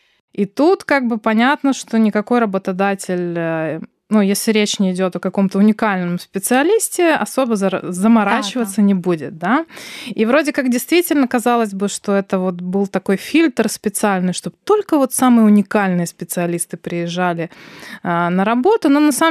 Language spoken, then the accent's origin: Russian; Ukraine; also born or lived in Spain / Belarus; Да, я украинка, которая сначала 6 лет прожила в Испании, потому что я там училась, да, потом 11 лет работала и жила в Беларуси, и сейчас вернулась на родину